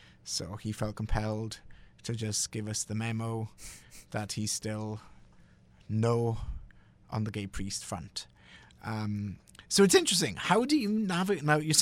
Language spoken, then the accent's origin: English; United Kingdom; I grew up in Britain, which is the Church of England